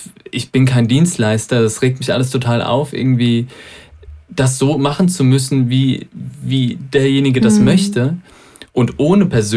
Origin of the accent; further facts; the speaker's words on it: Germany; Wir sind in Deutschland groß geworden, wir sind in einem Sozialstaat groß geworden